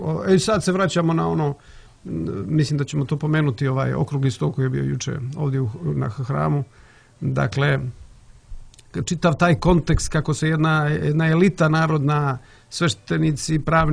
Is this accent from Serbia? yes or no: no; Montenegro; kakav je taj jednopartijski sistem bio kod nas u Crnoj Gori bukvalno do juče